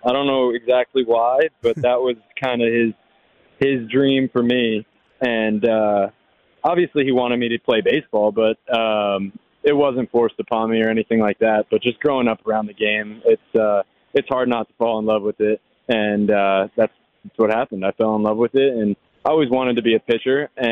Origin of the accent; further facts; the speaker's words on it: New Jersey, United States; That's mostly growing up in the New Jersey area, and my dad playing for the Yankees.